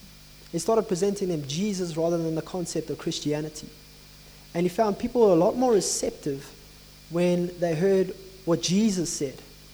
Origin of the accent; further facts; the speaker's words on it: South Africa; it's almost as bad as South African apartheid, where we had legislated segregation.